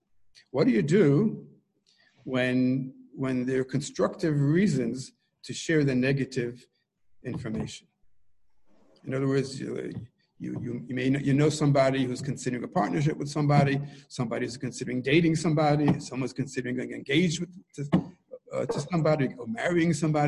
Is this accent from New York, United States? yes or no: yes; New York, United States; even though I come from New York and I was not sheltered that much